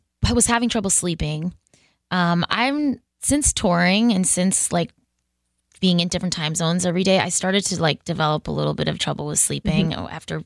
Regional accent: Boston, Massachusetts, United States; I'm from Boston. I'm very grounded. I'm like a Sox fan.

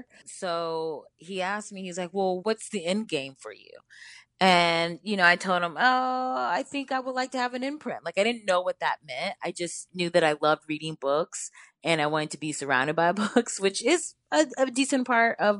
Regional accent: Cleveland, Ohio, United States; now in Brooklyn, United States; I live in Brooklyn. But I think I learned so many foundational things in the Midwest. I'm so glad that I grew up in Cleveland.

